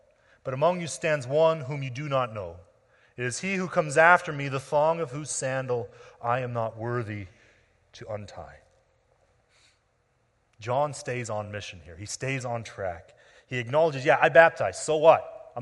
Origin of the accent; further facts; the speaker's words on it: United States; I can say that because I'm an American.